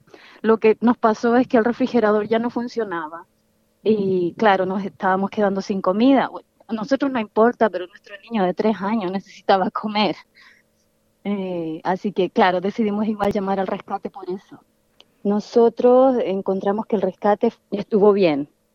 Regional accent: Chile; yo vengo de Chile y llueve todo el tiempo en Chile, en el sur, y nunca se inunda, porque claro, pero vivimos al lado del mar

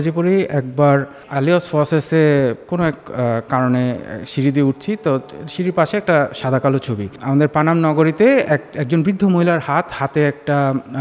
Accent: Bangladesh; আমরা এক্সিস্ট করি বাংলাদেশি হিসেবে, আমরা এক্সিস্ট করি সাউথ এশিয়ান হিসেবে, এবং আমাদের কাজ নিয়ে আমরা এক্সিস্ট করি।

